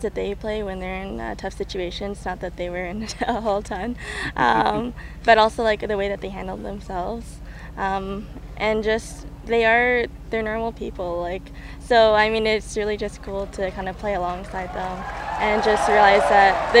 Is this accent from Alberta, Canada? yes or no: yes; Calgary, Alberta, Canada; I knew that I was from Calgary.